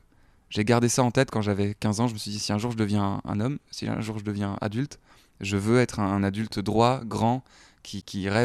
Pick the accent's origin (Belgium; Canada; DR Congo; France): Belgium; Je viens de Belgique, mais c'est pas pour ça.